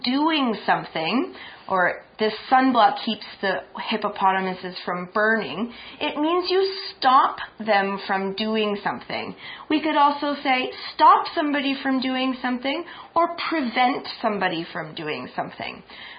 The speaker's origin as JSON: {"language": "English", "country": "Canada", "said": "I've never seen them, and I'm from Canada, which is too bad."}